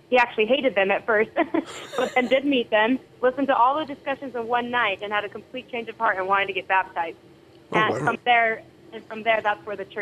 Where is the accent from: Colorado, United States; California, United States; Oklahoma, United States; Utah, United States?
Utah, United States; South Jordan; So I'm from South Jordan, Utah.